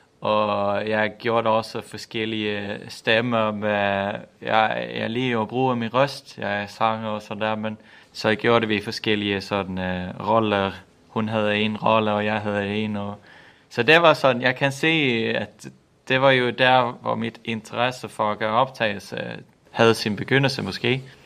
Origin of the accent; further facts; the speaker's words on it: Växjö, Kronoberg County, Sweden; Danish is a second language; Jeg kommer fra Sydsverige, en by, der hedder Växjö. Og nu bor jeg i en lille by, 20 minutter uden for min hjemmeby. Så jeg er flyttet hjem endnu en gang.